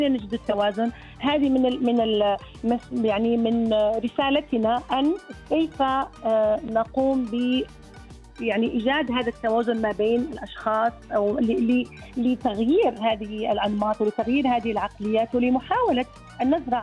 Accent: Morocco; نحن كمواطنين مغاربة لدينا العديد من الإيجابيات

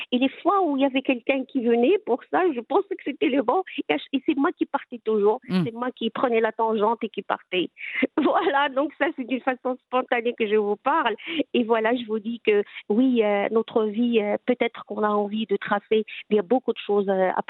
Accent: Morocco; moi, je suis marocaine, mais j'ai un esprit global.

